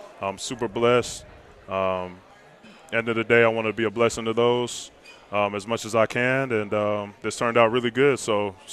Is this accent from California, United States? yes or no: yes; Oakland, California, United States; I grew up in Oakland, as most of y'all know, Oakland, California, and grew up in a single mother household